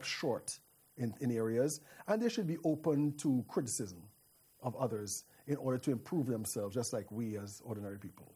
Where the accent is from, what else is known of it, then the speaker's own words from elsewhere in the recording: Bangladesh; moved away as an adult; Yeah, you know, I'm from Bangladesh. I come here. I am in an alien environment.